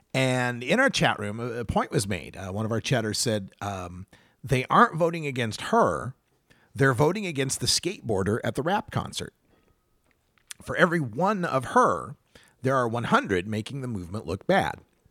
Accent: Idaho, United States; I came from Idaho and understand that mentality

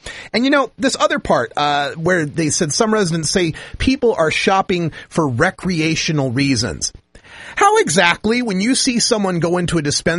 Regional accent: Idaho, United States; This type of cowboy mentality, I grew up around this in Idaho

